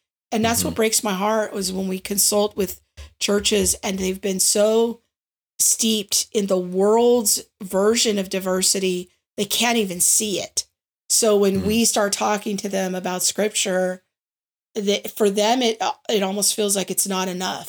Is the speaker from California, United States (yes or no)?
yes; California, United States; me as an older, middle-aged white woman growing up in the Valley